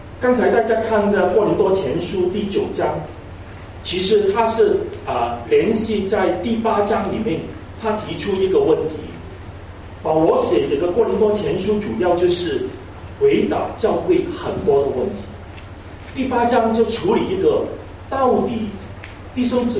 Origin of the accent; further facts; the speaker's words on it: China; Chinese is a second language; 我们都是在不同的省份过来的时间，没错，我们都是中国人，也讲普通话，我也学讲普通话，但是我们很多的背景其实也不一样。